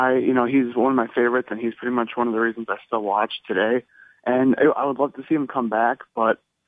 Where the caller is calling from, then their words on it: Chicago, Illinois, United States; from Chicago.